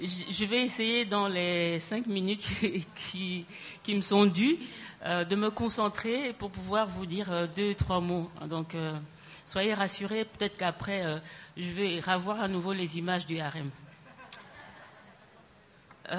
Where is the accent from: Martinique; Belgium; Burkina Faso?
Belgium; now in France; je viens de Belgique, comme vous l'aurez remarqué. Ça ne se voit pas, c'est sûr. Mais chez nous, là-bas, en Belgique, on a une terminologie qui est un peu différente